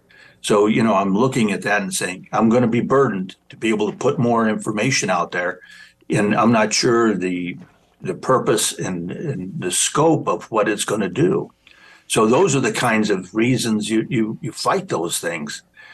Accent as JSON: {"language": "English", "town": "Los Angeles", "region": "California", "country": "United States", "tie": "born or raised there", "said": "I grew up in Los Angeles. I grew up in tenement houses in the 50s"}